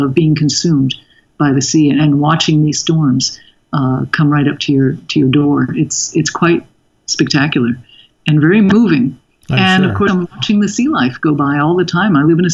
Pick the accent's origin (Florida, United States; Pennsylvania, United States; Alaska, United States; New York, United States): New York, United States; Manhattan; also born or lived in Malibu; now in San Juan Island, United States; I lived on the edge of the East River when I was growing up in Manhattan.